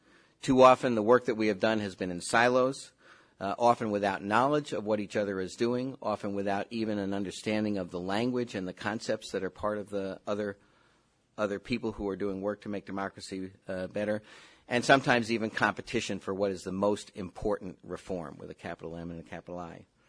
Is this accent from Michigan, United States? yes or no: no; New York, United States; And, of course, as a New Yorker, I would not want to be in Washington, D.C.